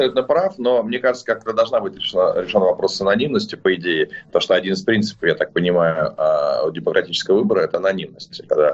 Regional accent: Saint Petersburg, Russia; now in Moscow, Russia; Я из Петербурга, и мы, конечно, и даже несмотря на то, что живу в Москве

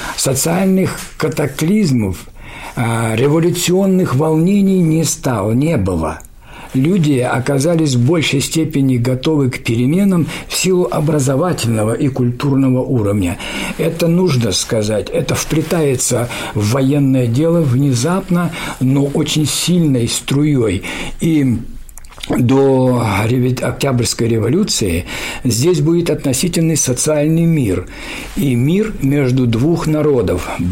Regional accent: Siberia, Russia; Я сибиряк, и для меня, скажем, увидеть здание станции или место, где готовили кипяток, или теплый туалет сибирского проекта

